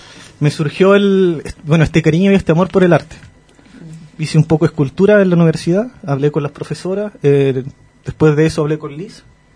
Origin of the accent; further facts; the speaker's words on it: Puerto Montt, Los Lagos, Chile; born there; yo soy puertomontino de nacimiento.